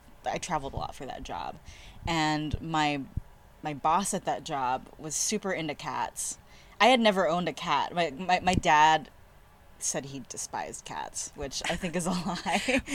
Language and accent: English; Waianae, Hawaii, United States; So I grew up in Waianae, actually.